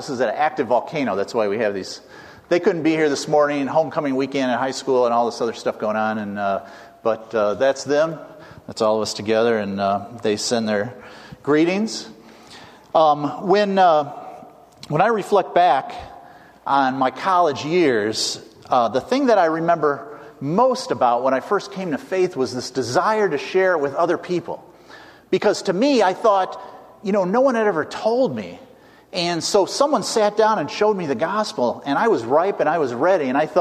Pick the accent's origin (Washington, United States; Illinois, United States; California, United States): Illinois, United States; Chicago; also born or lived in Indiana; And I was born and reared in Chicago, but I spent 4 years in Indiana. I went to Purdue University.